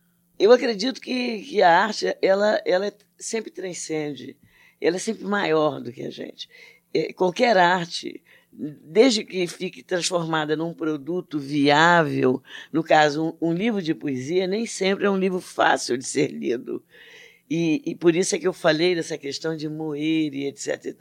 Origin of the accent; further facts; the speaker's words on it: Brazil; Mas eu sou brasileiro, então uma coisa do meu projeto literário é eu querer sempre ser e mais uma poeta brasileira.